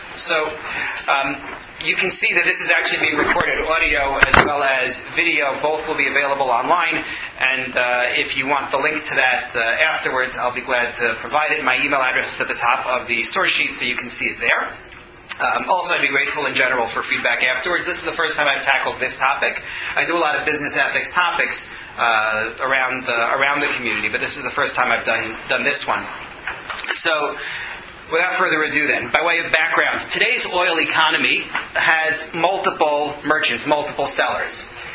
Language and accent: English; United States; Now, I'm an American, and as an American, I come from a society that is joyfully capitalist